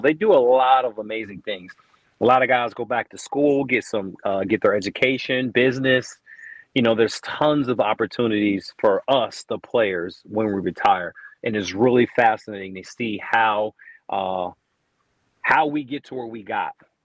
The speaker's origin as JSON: {"language": "English", "town": "Copper Cove", "region": "Texas", "country": "United States", "said": "You know, I'm from Texas. Maybe I'm a little biased, but I think Texas is king of football"}